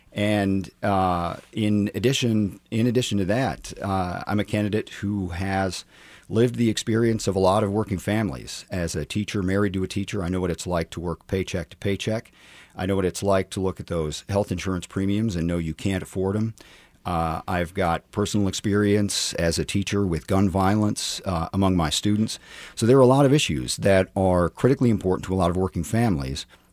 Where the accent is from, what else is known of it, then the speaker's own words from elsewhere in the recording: Kansas, United States; First of all, this is my home. I was raised in Kansas. I'm raising my own family here in Kansas.